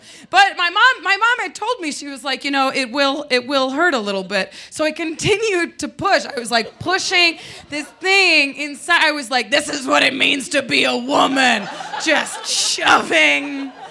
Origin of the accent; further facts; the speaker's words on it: Midwest, United States; So I expected my mom to show me how to use a tampon, but we're from the Midwest